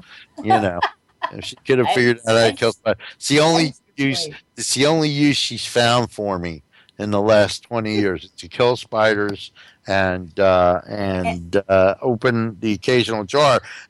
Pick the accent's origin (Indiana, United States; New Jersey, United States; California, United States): New Jersey, United States; I'm from North New Jersey.